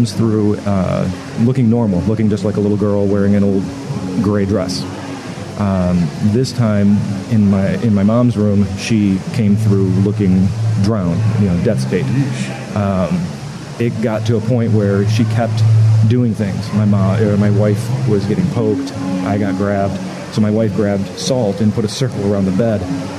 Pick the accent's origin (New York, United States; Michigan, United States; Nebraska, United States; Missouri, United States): Michigan, United States; Milford; Milford, Michigan.